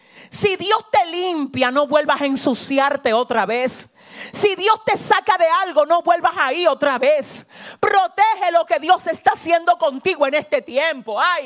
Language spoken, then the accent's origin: Spanish; San Francisco de Macorís, Duarte, Dominican Republic; La gente de San Francisco, de donde yo soy, tiene fama de ser gente violenta, rebusera.